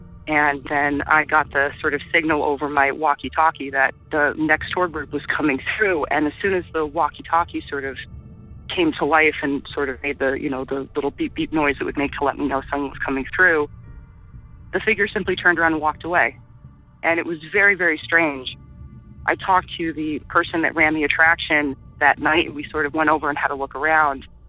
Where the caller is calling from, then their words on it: Massachusetts, United States; Hi, I'm calling from Massachusetts.